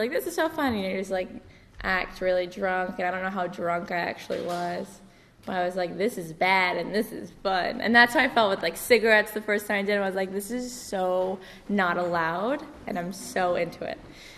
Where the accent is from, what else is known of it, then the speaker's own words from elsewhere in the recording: Long Island, New York, United States; Before that, I grew up on Long Island. I'm from a really big family. I have 7 siblings.